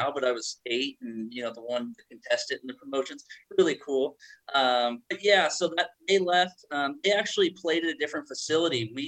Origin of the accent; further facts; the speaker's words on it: Oregon, United States; I grew up in Southern Oregon.